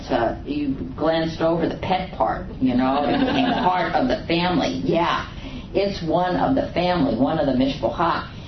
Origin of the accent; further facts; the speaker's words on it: The Bronx, New York, United States; I'm from the Bronx. But I will tell you that we had chickens in our apartment on the fourth floor.